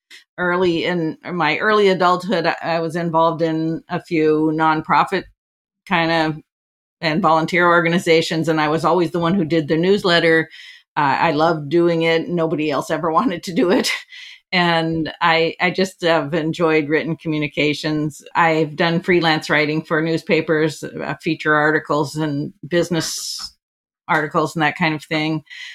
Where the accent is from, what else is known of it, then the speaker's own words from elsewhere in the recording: Seward, Alaska, United States; born there; also born or lived in Anchorage / Kenai Peninsula / Fairbanks; I was born in Seward, which is on the south coast and kind of central Alaska. I lived on the Kenai Peninsula, which is where Seward is, and Anchorage most of my time up there.